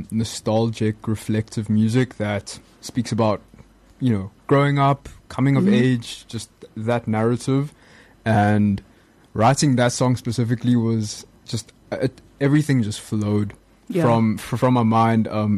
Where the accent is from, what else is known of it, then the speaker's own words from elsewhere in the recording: Paarl, Western Cape, South Africa; But I was born in Paul, raised in Paul.